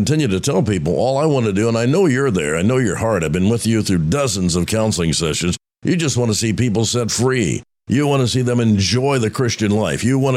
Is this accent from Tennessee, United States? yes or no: no; Roanoke, Indiana, United States; how simple it was years ago, growing up in Roanoke, Indiana.